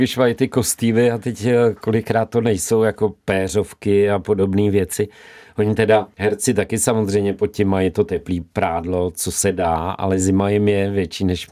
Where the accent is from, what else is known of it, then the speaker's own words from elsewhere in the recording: Karlovy Vary, Karlovy Vary Region, Czechia; Já jsem z Varů, takže prostě jsem chodil do kina Čas nebo kina Praha, což jsem měl asi 5 minut od domova.